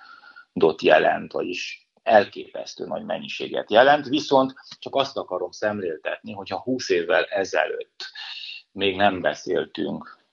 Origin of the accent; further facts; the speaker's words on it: Luduș, Mureș County, Romania; én Marosludason születtem amúgy, és a csíki telek lassan-lassan hasonlítanak a gyerekkori mezőségi telekhez.